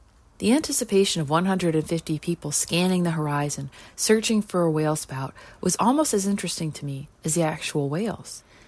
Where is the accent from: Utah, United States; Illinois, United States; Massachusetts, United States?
Massachusetts, United States; Provincetown; When I was a kid growing up in Provincetown, annual whale-watching trips aboard the Portuguese Princess or the Dolphin Fleet heralded the arrival of spring